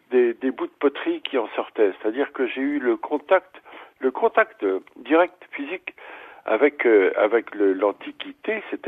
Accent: Brittany, France; c'est pas forcément parce que je suis breton que je me retrouve en Corse

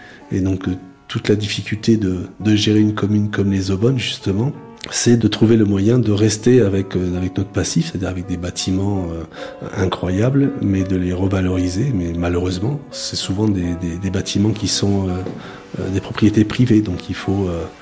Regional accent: Nouvelle-Aquitaine, France; Non, pas du tout. Je suis originaire des Charentes.

